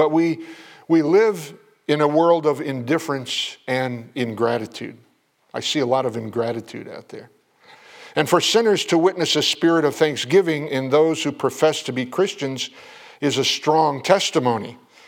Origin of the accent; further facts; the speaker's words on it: New England, United States; I'm from New England, but I've spent a lot of time in Massachusetts.